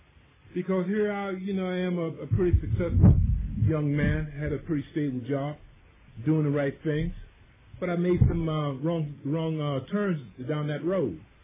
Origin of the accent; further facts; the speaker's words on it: Philadelphia, Pennsylvania, United States; now in Pittsburgh, United States; I'm a transplant from Philadelphia, so I had not been long in Pittsburgh.